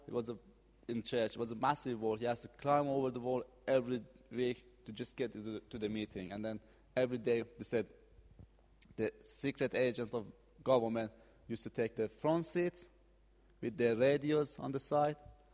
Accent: Iran; English is a second language; For those who don't know, I'm coming from Iran.

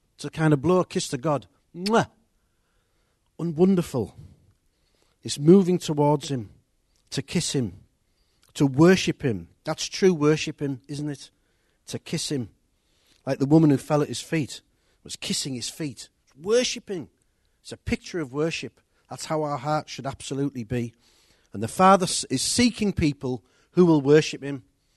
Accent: Middlesbrough, North East England, United Kingdom; born there; when I was born in Middlesbrough, Middlesbrough was in Yorkshire, so this is Yorkshire as well, by the way.

